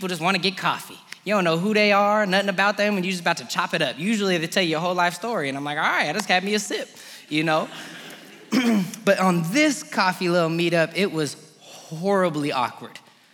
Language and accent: English; Colorado Springs, Colorado, United States; moved away as an adult; So I'm from Colorado Springs originally, and I went out to college in the middle of a nowhere town in western Kansas.